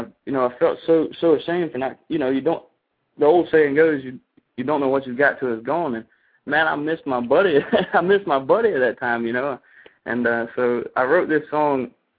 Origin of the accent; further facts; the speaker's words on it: Toccoa, Georgia, United States; You know, I grew up in here in Toccoa, Georgia. It's a really small town